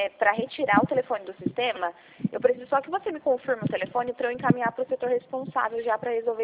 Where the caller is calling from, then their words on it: São Paulo, Brazil; Eu falo do interior de São Paulo